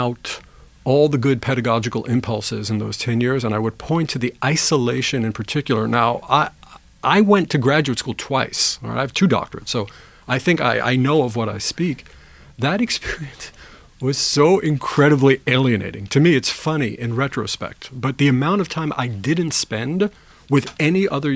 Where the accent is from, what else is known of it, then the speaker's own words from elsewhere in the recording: Brooklyn, New York, United States; Well, the first thing is I'm from Brooklyn, New York. I'm a city boy, right?